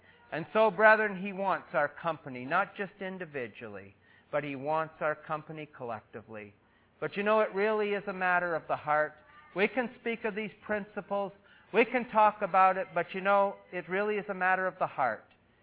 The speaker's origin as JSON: {"language": "English", "town": "Smiths Falls", "region": "Ontario", "country": "Canada", "tie": "born or raised there", "said": "my hometown of Smiths Falls"}